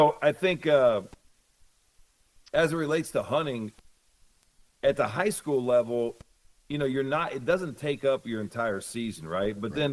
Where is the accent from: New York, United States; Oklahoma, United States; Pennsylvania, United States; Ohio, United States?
Ohio, United States; moved away; which was not wasn't something that we could pursue growing up in Ohio.